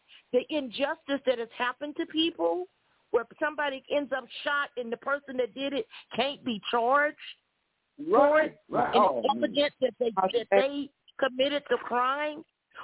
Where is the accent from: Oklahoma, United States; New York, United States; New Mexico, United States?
Oklahoma, United States; Oklahoma City; I'm from Oklahoma City.